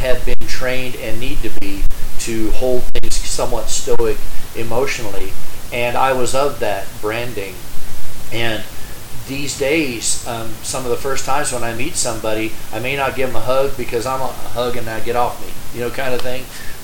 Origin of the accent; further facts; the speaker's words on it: the South, United States; You know, I'm from the South, and you usually say, how's your dog?